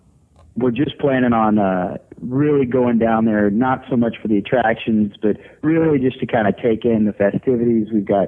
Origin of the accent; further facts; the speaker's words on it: Atlanta, Georgia, United States; I'm from Atlanta.